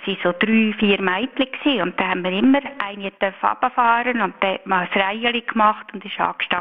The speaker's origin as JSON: {"language": "German", "region": "Aargau", "country": "Switzerland", "tie": "born or raised there", "said": "Ich bin dort im Margau aufgewachsen, am Jura."}